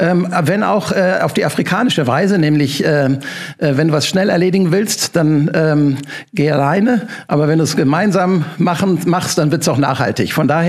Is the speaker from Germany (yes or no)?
no; Durban, KwaZulu-Natal, South Africa; German is a second language; ich bin auch Südafrikaner. Ich bin geboren in Durban, der Hafenstadt Durban, aufgewachsen, meine Schullaufbahn dort verbracht, habe in Deutschland studiert und bin dann wieder zurück in die Heimat.